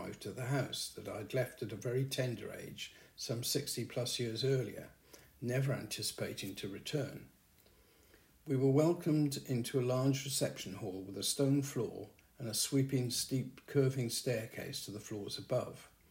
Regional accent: Gower, Wales, United Kingdom; born there; I was told by my parents that I was born in Gower, and my birth certificate confirms this.

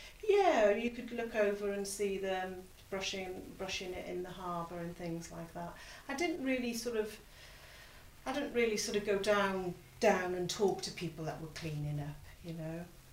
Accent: Tenby, Wales, United Kingdom; growing up in Tenby, you were just go down the beach, rain or shine, you'd go on the beach.

